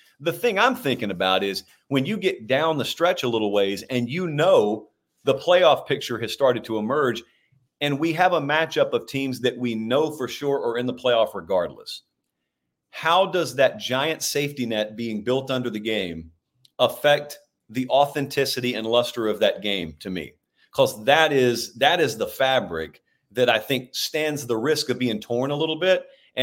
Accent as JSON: {"language": "English", "region": "Georgia", "country": "United States", "tie": "born or raised there", "said": "I grew up in Georgia."}